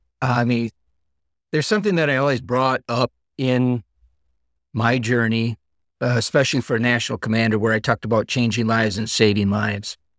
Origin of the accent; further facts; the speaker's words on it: Merrill, Wisconsin, United States; growing up, I remember a little bit about the American Legion, but not too much when I was younger and growing up in Merrill, Wisconsin.